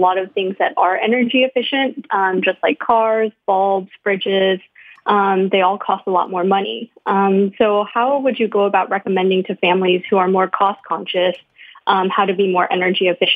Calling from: Seattle, Washington, United States; From Seattle, Washington.

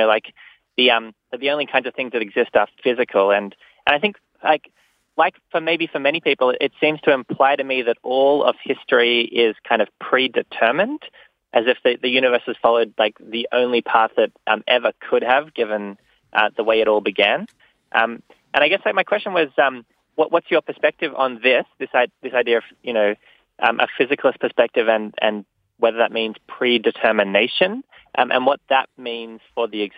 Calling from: New York, United States; I'm calling from New York.

